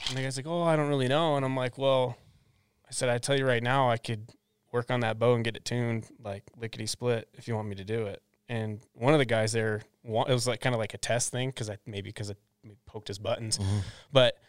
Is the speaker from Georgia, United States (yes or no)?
no; Wisconsin, United States; Essentially, I worked on my own stuff and I worked on friends' stuff growing up in Wisconsin. And then when I moved out here, the first job I had out here wasn't in the archery field